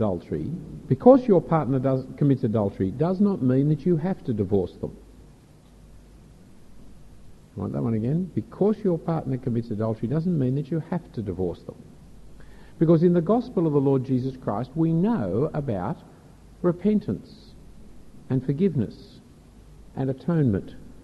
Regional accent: Australia; As an Australian citizen, it is an appalling thing. It is destructive of our society. But I'm a citizen of the kingdom of heaven, first and foremost, and my Australian citizenship is relatively unimportant.

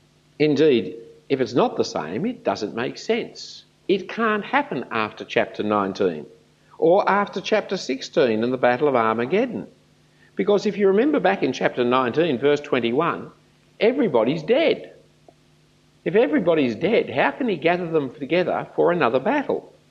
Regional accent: Australia; But remember, friends, I'm an Australian Christian, and most Australian Christians are amillennialists

